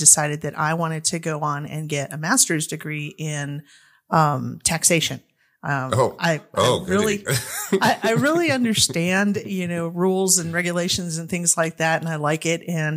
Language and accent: English; New Mexico, United States; So, I'm from New Mexico. My family's from New Mexico. We've been here for 16 generations that I can actually count back.